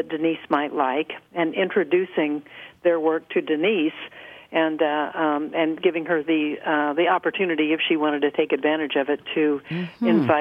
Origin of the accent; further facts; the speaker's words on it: California, United States; Well, my first associate degree when I grew up in California was in art, actually